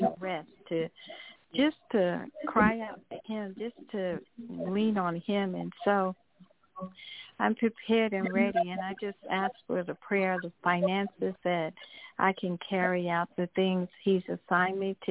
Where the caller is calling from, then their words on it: Atlanta, Georgia, United States; I'm calling from Atlanta.